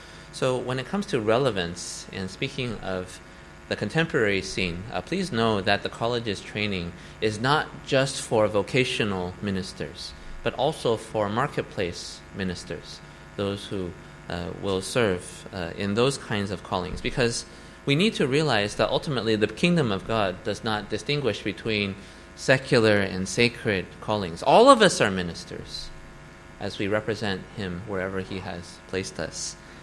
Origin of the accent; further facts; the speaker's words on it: California, United States; because I hail from Southern California